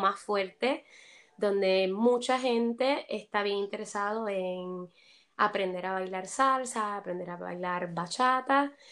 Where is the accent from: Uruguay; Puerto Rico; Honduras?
Puerto Rico; soy de Puerto Rico, soy una bailarina internacional, pero sobre todo me dedico a bailar en la Europa, sobre todo en la Italia, España